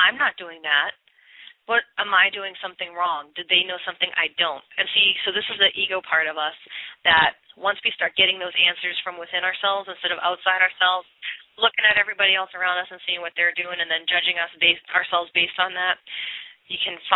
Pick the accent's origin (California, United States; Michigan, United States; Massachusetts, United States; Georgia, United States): Massachusetts, United States; Boston; now in San Antonio, United States; Yes, I actually live in San Antonio, but I'm originally from Boston, which, you know, explains the attitude.